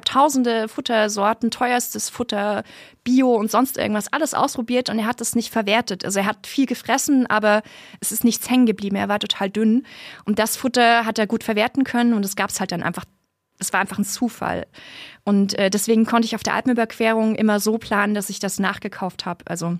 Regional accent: Germany; Also einerseits habe ich eine Versicherung abgeschlossen, ich bin ja aus Deutschland beim DAV

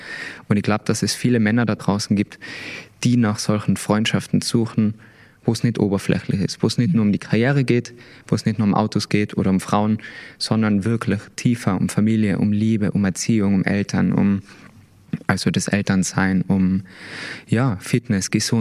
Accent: Tyrol, Austria; natürlich als Tiroler

